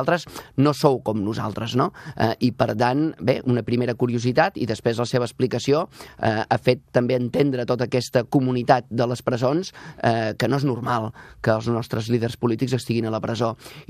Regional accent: Vilanova i la Geltrú, Catalonia, Spain; Sí, jo sóc fill de Vilanova. Ara actualment estic vivint a Sant Cugat.

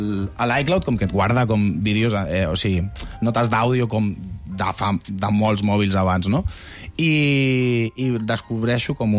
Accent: Cornellà de Llobregat, Catalonia, Spain; després del tornar com cap a Cornellà, que és d'on soc

